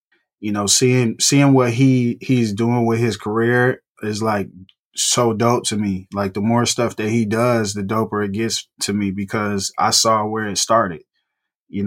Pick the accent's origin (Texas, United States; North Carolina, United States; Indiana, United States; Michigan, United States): Michigan, United States; Detroit; also born or lived in Ypsilanti; I grew up in Detroit. I grew up in Ypsy because my family's from Detroit.